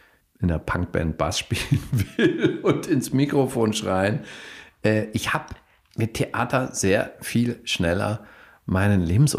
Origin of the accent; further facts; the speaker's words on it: Bavaria, Germany; komme ich ja aus Bayern oder bin zumindest in Bayern aufgewachsen